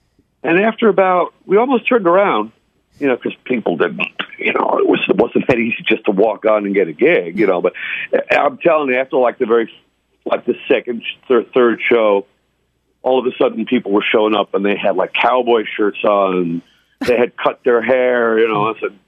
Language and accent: English; Long Island, New York, United States; You know, we're all from Long Island, New York.